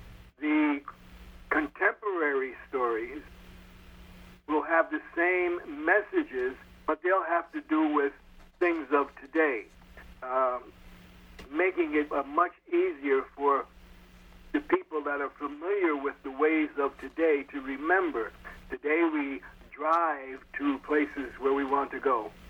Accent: New Jersey, United States; I grew up in New Jersey.

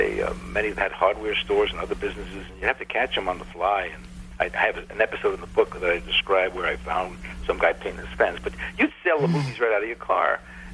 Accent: Brooklyn, New York, United States; I grew up in Brooklyn, as I said in the book, and my brother and I both.

